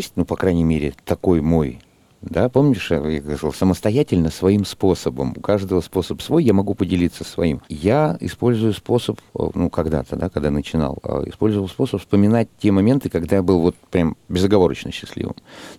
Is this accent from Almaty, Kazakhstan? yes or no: yes; Almaty, Kazakhstan; я вырос в Казахстане, в Алмате, у меня там были горы, и море я увидел уже в довольно взрослом возрасте